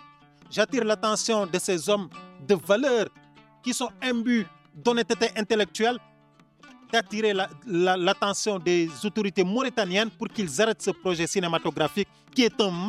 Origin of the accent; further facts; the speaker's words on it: Senegal; Moi, je ne suis pas mauritanien, je suis sénégalais. mais je peux dire que je suis en partie mauritanien, car n'eût été le déplacement de mes aïeuls de la rive droite vers la rive gauche